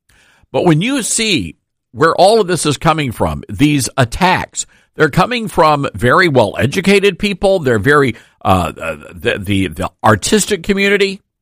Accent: the South, United States; Now, I'm a Southerner. I have been a Southerner my whole life, born and raised in the South. I'm a proud son of the South.

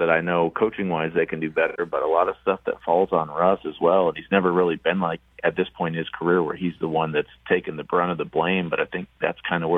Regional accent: Arizona, United States; Because I grew up in Arizona, and it's not, you know, we're not, we didn't used to live in the day of ESPNU

